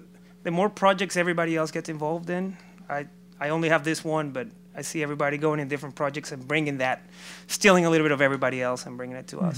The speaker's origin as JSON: {"language": "English", "town": "Caracas", "region": "Capital District", "country": "Venezuela", "tie": "born or raised there", "said": "Yeah, which it's my hometown"}